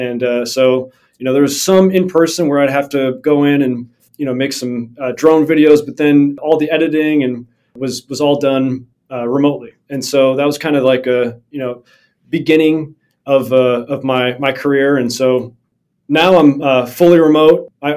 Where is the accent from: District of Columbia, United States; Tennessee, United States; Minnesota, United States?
Minnesota, United States; Yeah, I grew up in Minnesota and I have a master's from University of Southern California.